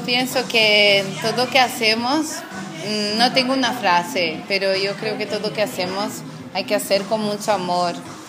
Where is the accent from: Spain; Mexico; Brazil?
Brazil; también soy brasileña.